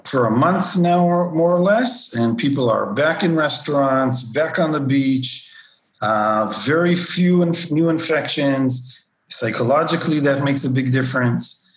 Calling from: Tel Aviv, Tel Aviv District, Israel; I'm in Tel Aviv, and believe it or not, Tel Aviv is post-corona.

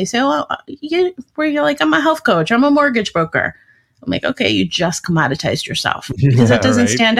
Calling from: Arlington Heights, Illinois, United States; I'm just outside of Chicago, about a half hour outside.

